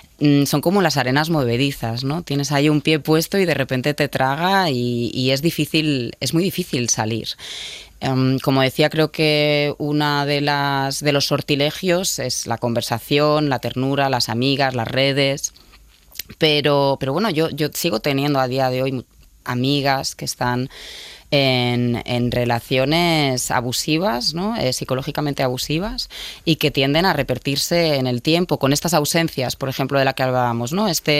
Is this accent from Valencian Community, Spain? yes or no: yes; Alicante, Valencian Community, Spain; yo al final pertenezco a esa generación y encima soy de Alicante, claro, o sea, de la comunidad valenciana y me pilló muy cerca